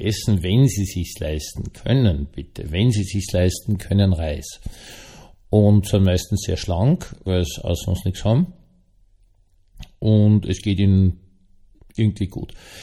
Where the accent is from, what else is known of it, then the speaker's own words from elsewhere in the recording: Vienna, Austria; Also, ich bin ja Wiener und von der Mutter her evangelisch